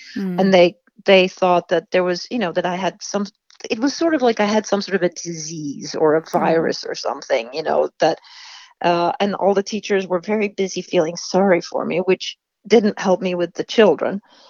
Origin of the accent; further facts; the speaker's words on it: Sweden; It was rough growing up in Sweden.